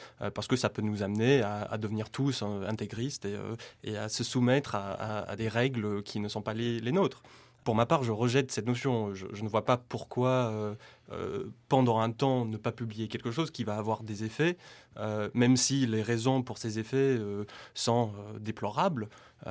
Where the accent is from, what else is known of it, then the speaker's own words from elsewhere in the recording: United States; now in France; je suis américain, j'ai une vision américaine de la liberté d'expression.